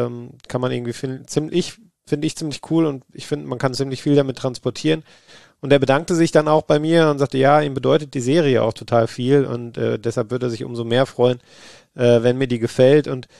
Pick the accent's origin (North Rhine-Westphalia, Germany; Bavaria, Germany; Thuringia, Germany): North Rhine-Westphalia, Germany; Essen; Ich bin ja in Essen groß geworden und ziemlich zentral gelebt damals.